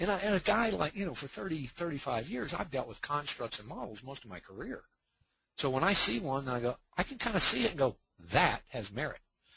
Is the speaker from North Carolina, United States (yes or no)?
yes; North Carolina, United States; the other Mecklenburg County, which is my home state, North Carolina